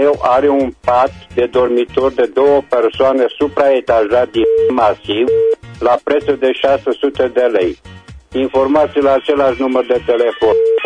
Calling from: Reșița, Caraș-Severin, Romania; sunt din Reșița

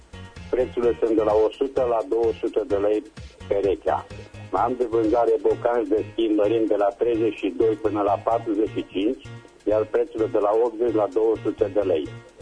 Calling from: Reșița, Caraș-Severin, Romania; te sunt din Reșița

